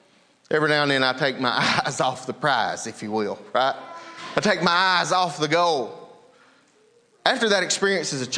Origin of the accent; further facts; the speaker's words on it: Mississippi, United States; When I grew up in Mississippi, we had Mississippi education from the first through sixth grade.